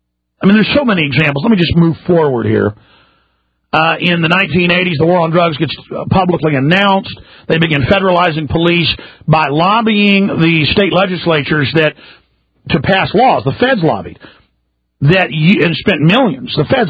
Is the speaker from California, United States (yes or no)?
no; Rockwall, Texas, United States; By the way, again, I grew up in Rockwall, Texas